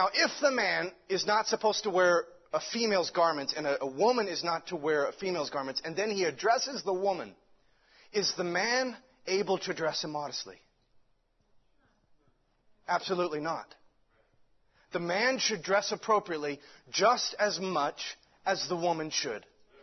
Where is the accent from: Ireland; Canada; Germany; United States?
Ireland; So, I'm an Irishman, so I'm not going to do that, right?